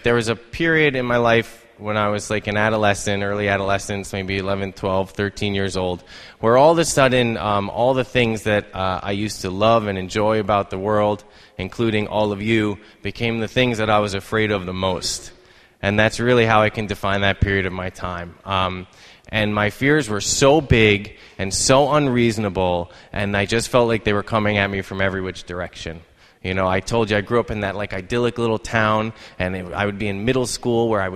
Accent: Irvington-on-Hudson, New York, United States; I'm not from Long Island, so you're welcome. I'm from Westchester, the Long Island of the North. And I grew up in a lovely town called Irvington-on-Hudson.

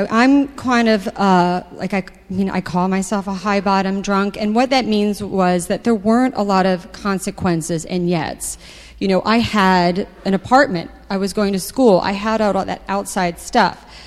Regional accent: New Jersey, United States; So I'm from New Jersey, South Jersey, near Philadelphia.

